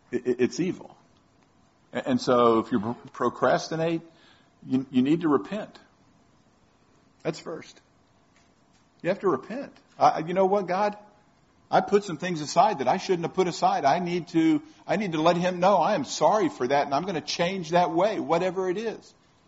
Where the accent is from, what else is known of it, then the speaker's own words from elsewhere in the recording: Tampa, Florida, United States; I grew up in Tampa. University of Tampa.